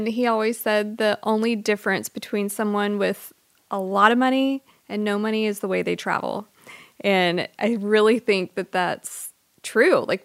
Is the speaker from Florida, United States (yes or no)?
no; Houston, Texas, United States; also born or lived in Dallas; I grew up in Houston, but then I went to high school, just my 4 years of high school in Dallas, and it was so different.